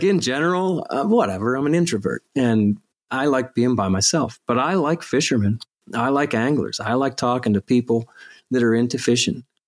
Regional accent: Pennsylvania, United States; now in Central Pennsylvania, United States; I grew up in Western PA with stocked streams. So the fishing season was way shorter. But for me now, in Central PA, the fishing opportunities never stop.

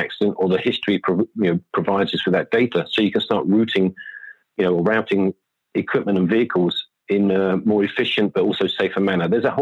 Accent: England, United Kingdom; I have a middle name, but I just don't use it, being an Englishman.

